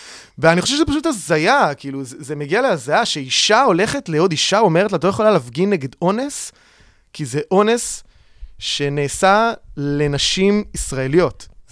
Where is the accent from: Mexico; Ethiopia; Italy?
Italy; Milan, Lombardy; היינו כן, אני חושב, מאוד מחוברים לכל סוגי האנשים שיש בחברה המילנזית